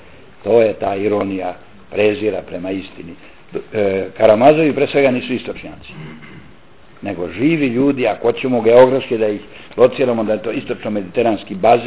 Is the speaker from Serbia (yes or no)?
no; Bosnia & Herzegovina; ako istina ovo što sam ja govorio u toku rata kod nas u Bosni i Hercegovini